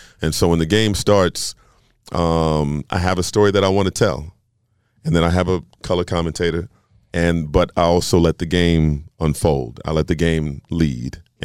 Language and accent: English; Indiana, United States; So me growing up in Indiana, the Garden is like a special place.